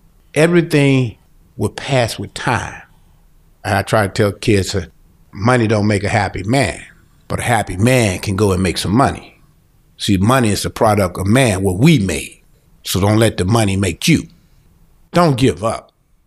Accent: Cleveland, Mississippi, United States; I grew up in Cleveland, Mississippi. It's a small town.

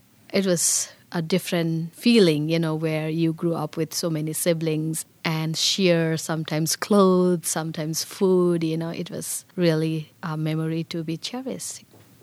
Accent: Bhutan; English is a second language; moved away as an adult; now in United States; I was born in Bhutan. It is a small country in between two big countries, which are China in the north and India in the south. When I came to America, I was 33.

